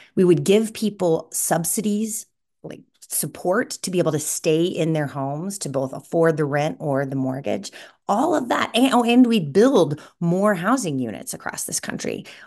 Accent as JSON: {"language": "English", "region": "Kansas", "country": "United States", "tie": "born or raised there", "said": "I grew up in Kansas. I was a high school debater."}